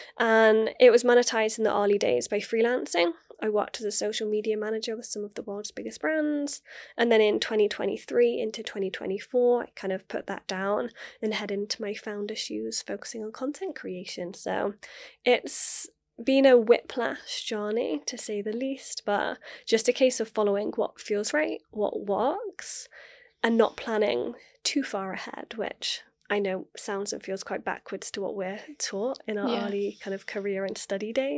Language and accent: English; Gloucester, South West England, United Kingdom; So 21, head to university in my hometown back in Gloucester.